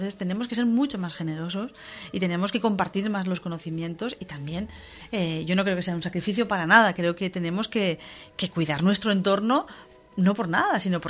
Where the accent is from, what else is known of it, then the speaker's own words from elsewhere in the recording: Sagunto, Valencian Community, Spain; Yo soy de Sagunto, soy romana, como nos dicen, porque soy del núcleo de Sagunto antiguo, no del puerto de Sagunto.